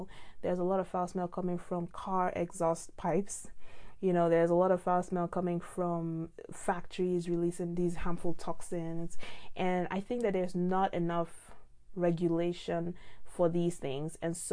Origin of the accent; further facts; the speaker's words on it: Nigeria; when I was young and growing up in Nigeria